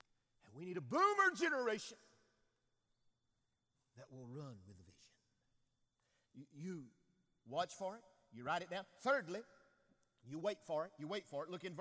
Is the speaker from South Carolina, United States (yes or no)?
no; St. Clair Shores, Michigan, United States; born there; I said, wonderful. I was born in Michigan. She said, really? I said, yeah, St. Clair Shore.